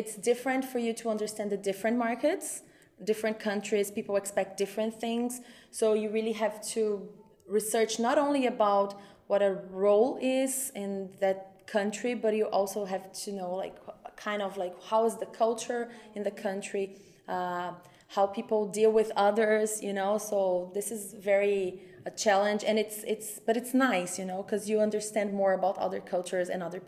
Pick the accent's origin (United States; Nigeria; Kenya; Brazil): Brazil; English is a second language; Like I'm from Brazil, so I'm finding a lot of similarities